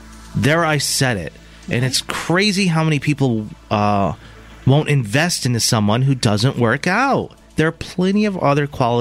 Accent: Los Angeles, California, United States; I'm in my hometown in LA.

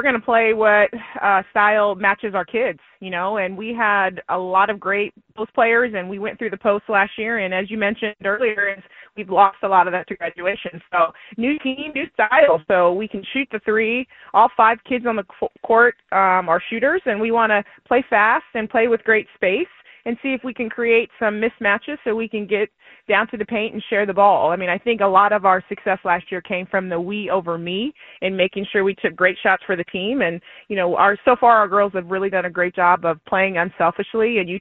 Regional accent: San Diego, California, United States; growing up in East County and being a San Diegan as well

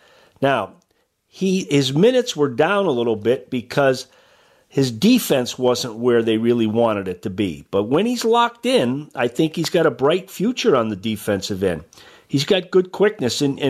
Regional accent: Massachusetts, United States; Oh, heck yeah. I grew up in Massachusetts. I mean, I'm a Bobby Orr and Esposito guy.

